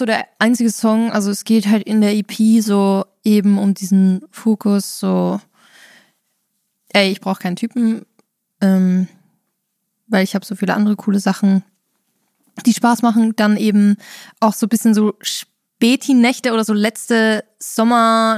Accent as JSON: {"language": "German", "country": "Austria", "said": "Also bei uns in Österreich heißt es Heurigenbank."}